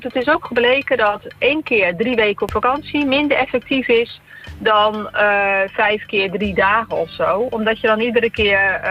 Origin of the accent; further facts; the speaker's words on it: Rotterdam, South Holland, Netherlands; Midden-Nederland, de regio in ieder geval waar ik vandaan kom, het Rotterdamse